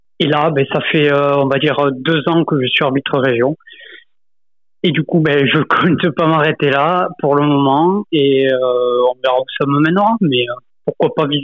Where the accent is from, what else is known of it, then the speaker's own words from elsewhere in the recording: Malaussanne, Nouvelle-Aquitaine, France; moved away as an adult; now in Toulouse, France; un petit club à côté de d'Arzac, au nord de Pau, Malossano, c'est mon club formateur. Puis après, je suis parti du côté de Norbern Basket jusqu'en 2015. Et après, donc pour le travail, je me suis expatrié sur Toulouse